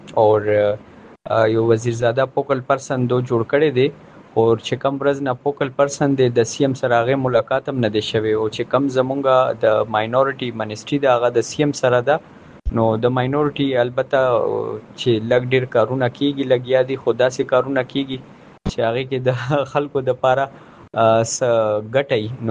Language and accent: Pashto; Pakistan; مونږ د پاکستان یو